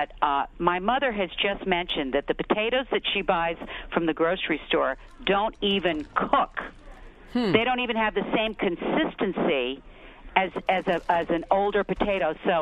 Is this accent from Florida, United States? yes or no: no; Virginia, United States; now in Manhattan, United States; Hi. Yes, I grew up in Virginia, and I come from a long line of restaurateurs, cook.